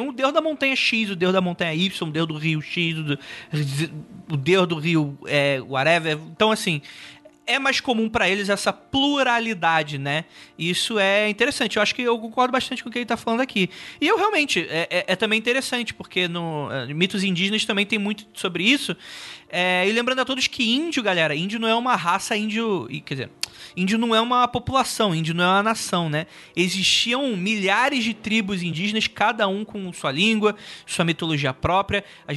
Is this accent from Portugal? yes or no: no; Brazil; Sou brasileiro, não tenho costume de estar tanto com a cultura europeia